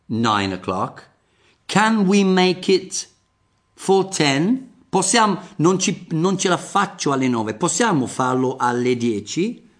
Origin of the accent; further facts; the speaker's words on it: England, United Kingdom; Italian is a second language; Io sono del Nord Inghilterra, per quello mi è venuto spontaneo